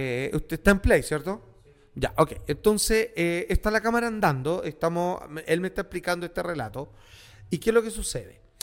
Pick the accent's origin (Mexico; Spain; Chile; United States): Chile; No, yo soy muy, muy chileno.